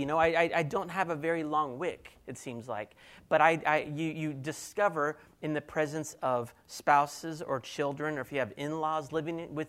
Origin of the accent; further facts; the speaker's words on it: Kansas City, United States; I grew up in Kansas City, and I'm still happy about the Chiefs.